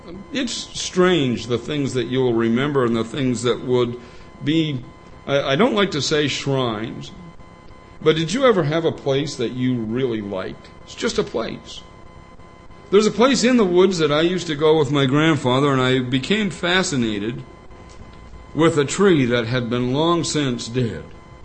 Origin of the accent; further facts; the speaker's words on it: Canada; And because I'm Canadian, I'll say, "Till the 1st of July."